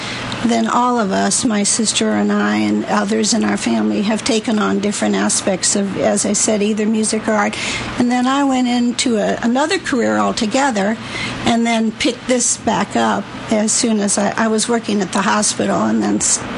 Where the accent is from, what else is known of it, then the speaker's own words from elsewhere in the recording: Wilber, Nebraska, United States; No, I'm from Wilbur, Nebraska, which is a Czechoslovakian town.